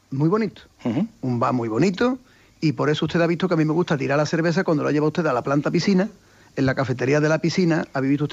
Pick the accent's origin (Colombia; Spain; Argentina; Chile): Spain; Seville, Andalusia; Es un arte que aquí hay y que tenemos que aceptarlo como sevillano